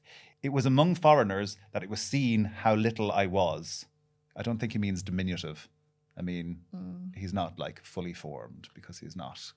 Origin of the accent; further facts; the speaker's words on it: Ireland; We're two Irish people, and we've given you permission.